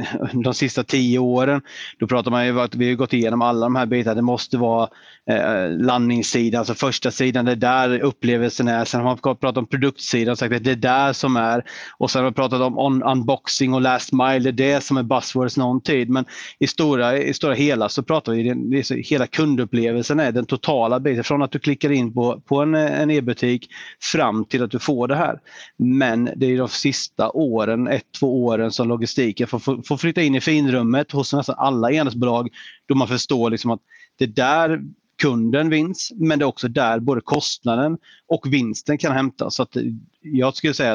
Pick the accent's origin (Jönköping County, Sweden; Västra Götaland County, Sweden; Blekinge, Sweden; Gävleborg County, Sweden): Jönköping County, Sweden; Habo; vi är ju egentligen tre grabbar från en liten ort i Sverige som heter Habo.